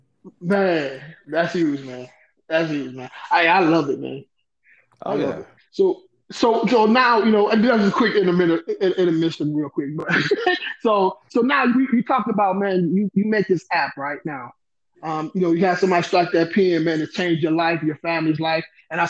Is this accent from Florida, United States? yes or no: no; Saginaw, Michigan, United States; He's actually from my hometown, Saginaw, Michigan.